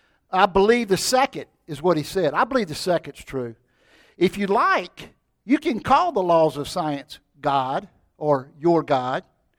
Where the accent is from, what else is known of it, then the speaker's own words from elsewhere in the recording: Florence, South Carolina, United States; I'm from Florence, South Carolina.